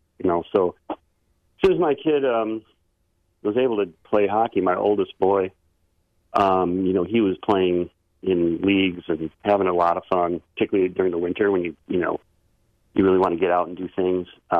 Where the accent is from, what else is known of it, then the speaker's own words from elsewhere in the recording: Wisconsin, United States; moved away; back in the day when I grew up in Wisconsin, we didn't have a whole lot of hockey, but I played a little bit of it.